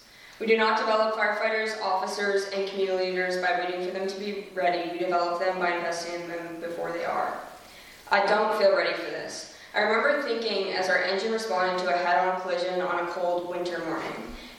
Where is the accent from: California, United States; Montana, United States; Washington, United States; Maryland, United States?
Montana, United States; Red Lodge; I grew up in Red Lodge, Montana. I took an EMT class there my senior year, volunteered at Red Lodge Fire for a little bit.